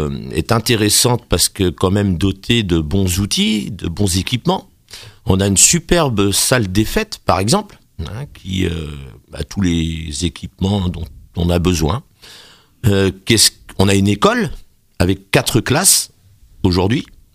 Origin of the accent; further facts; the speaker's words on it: Cholet, Pays de la Loire, France; Moi, à l'origine, j'étais de Cholet, voilà.